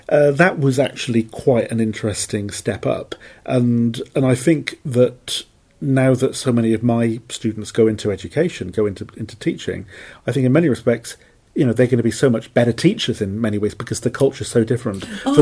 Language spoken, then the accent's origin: English; Cardiff, Wales, United Kingdom; So when I went back to my hometown, or the part of Cardiff where I grew up, it didn't seem that big a walk at all.